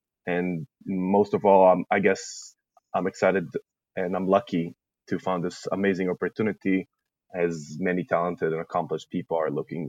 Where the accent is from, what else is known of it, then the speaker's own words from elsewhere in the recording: Israel; So I'm originally from Israel.